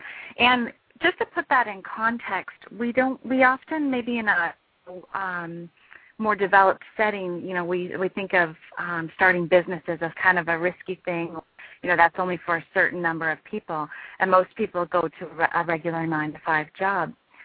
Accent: Vancouver, British Columbia, Canada; just in my hometown where I was living at the time, there were several women, there were about 30 women that had been trafficked against their will and were being held against their will in an apartment in Vancouver.

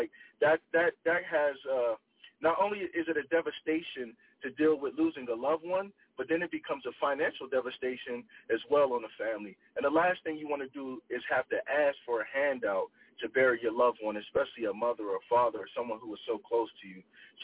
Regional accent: Manassas, Pennsylvania, United States; So I am from Manassas, PA. So it's about 30 miles south of Pittsburgh.

